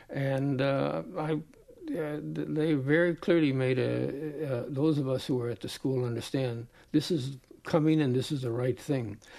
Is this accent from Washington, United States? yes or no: no; Chicago, Illinois, United States; I grew up in Chicago. There are lots of segregated and racially charged areas in Chicago.